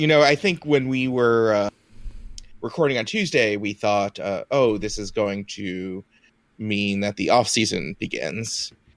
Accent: New York, United States; as a New Yorker who, you know, may have heard one or two people insult New York in their lifetime.

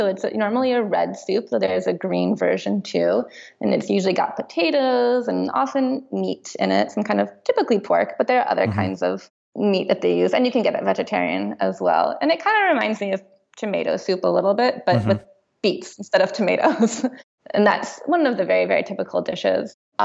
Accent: New York City, New York, United States; I like to walk everywhere because I'm from New York, and so my default is to walk.

